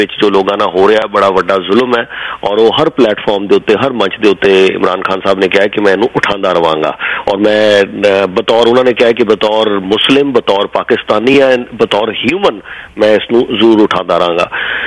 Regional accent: Punjab, India; ਮੈਂ ਪੰਜਾਬ ਤੋਂ ਹਾਂ ਆਇਸ਼ਾ ਜੀ

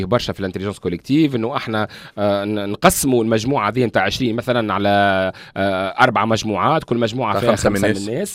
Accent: Tunisia; احنا عندنا في تونس كولتوريلمون الوقت مالوغوزمون مش عند الناس الكل لكن عند برشا عباد في تونس

